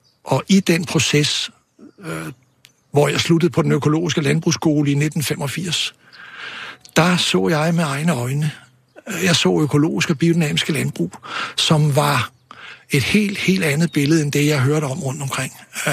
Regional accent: Rødovre, Capital Region of Denmark, Denmark; Jeg er vokset op i Storkøbenhavn i en forstad ude i Rødovre.

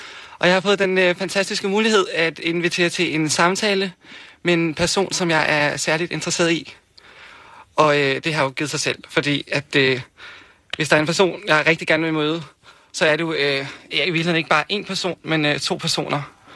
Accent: Frederiksberg, Capital Region of Denmark, Denmark; also born or lived in Brønshøj; Og jeg er 28 år, og jeg kommer fra Frederiksberg og Brøndshøj, og opvokset i sådan noget middelklassemiljø med, med en mor, der arbejder i boligselskaber, og en far, der er folkeskolelærer.

